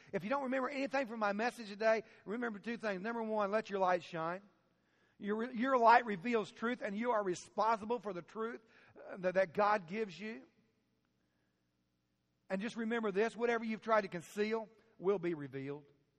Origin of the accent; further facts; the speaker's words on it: Illinois, United States; and she was from my hometown in Southern Illinois. Her dad and my dad showed cows together in the summertime.